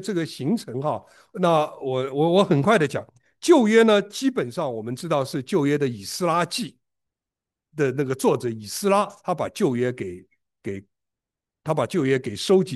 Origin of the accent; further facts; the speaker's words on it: China; 因为我们中国人讲话时态不够注意啊